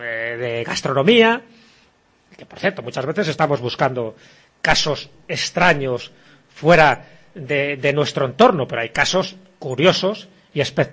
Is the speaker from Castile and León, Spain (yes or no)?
yes; Castile and León, Spain; mi pueblo está a 25 kilómetros de Benavente, ya estamos en Zamora